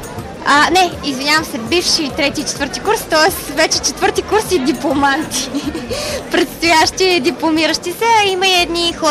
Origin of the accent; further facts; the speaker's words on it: Sofia, Sofia City, Bulgaria; Аз съм от София.